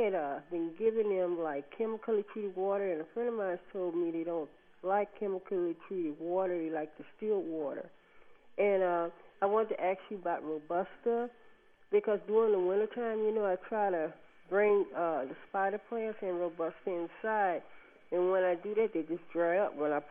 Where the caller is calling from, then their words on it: Dallas, Texas, United States; I'm calling from Dallas, Texas.